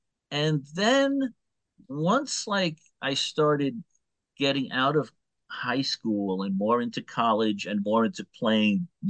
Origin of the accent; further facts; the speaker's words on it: Queens, New York, United States; I grew up in New York City. Yeah, there's New York City, and then I'm one of the boroughs in New York City, so I come from Queens, New York.